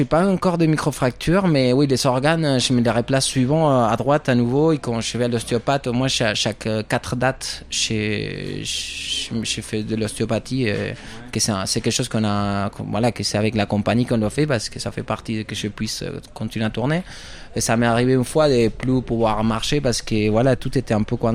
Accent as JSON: {"language": "French", "region": "Buenos Aires", "country": "Argentina", "moved": "yes", "lives_now": "France", "said": "je viens d'Argentine, je viens de Buenos Aires, mais j'habite en France depuis déjà presque 10 ans"}